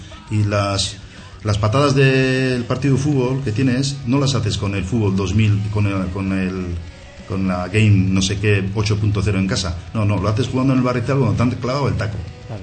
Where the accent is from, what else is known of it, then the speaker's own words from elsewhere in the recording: Iraeta, Basque Country, Spain; somos de Iraeta y somos duros de mollera y tenemos claro lo que queremos hacer